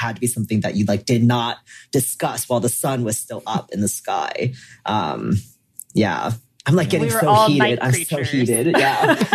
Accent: East Coast, United States; growing up in the East Coast during like the emo heyday

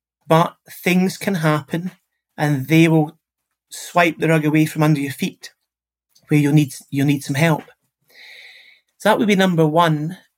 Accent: Scotland, United Kingdom; you and I grew up in Scotland, I'm older than you

